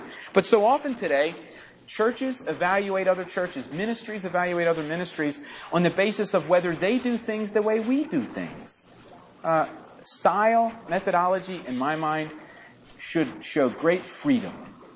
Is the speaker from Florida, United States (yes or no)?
no; Philadelphia, Pennsylvania, United States; There are a lot of ways to get from here to Philadelphia. I mean, I grew up in Center City.